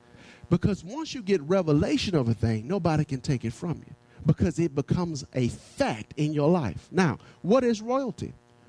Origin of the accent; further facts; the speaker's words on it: Tennessee, United States; born there; I was born in Jump Street, Tennessee, amen, on July the 1st, 1971, amen.